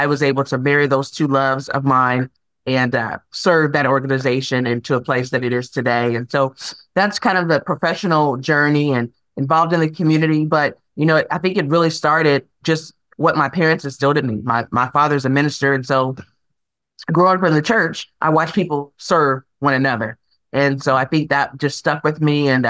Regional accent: Evansville, Indiana, United States; Oh, okay. Definitely, yes. Born and raised here. My parents actually were, you know, from this area as well.

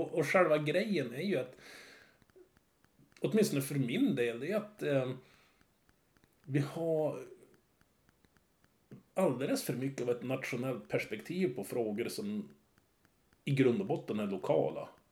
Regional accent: Västerbotten County, Sweden; Du är värmländska, jag är västerbottning.

